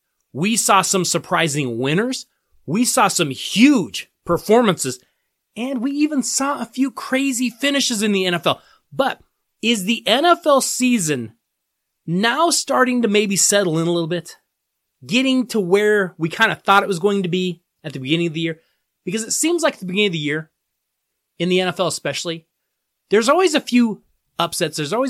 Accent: Colorado, United States; And when people would hear that I'm from Colorado, they would always say the exact same thing. Oh, you're from Colorado? Well, you must be a skier. You must love the snow. Well, I love the snow. Yes, I grew up with snow

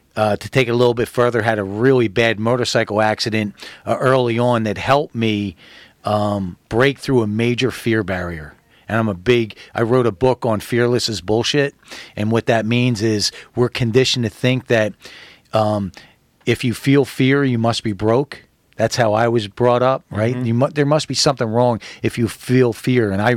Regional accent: Philadelphia, Pennsylvania, United States; In the first 18 months of my life, I was in an orphanage in North Philly. I'm from the East Coast.

